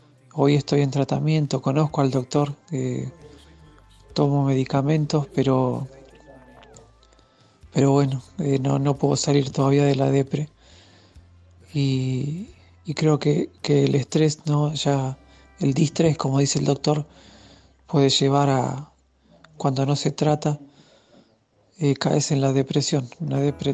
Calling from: Buenos Aires, Argentina; soy de Buenos Aires.

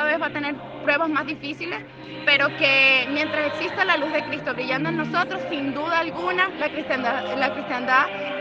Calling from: Venezuela; soy una peregrina venezolana que vive en Noruega

